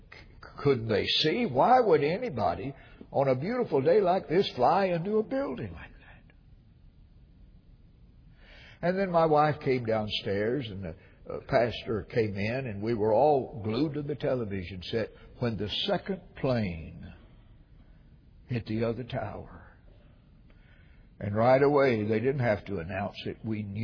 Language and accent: English; Jackson, Tennessee, United States; born there; I know where I was born. I was born in Jackson, Tennessee, because I wanted to be near my mother.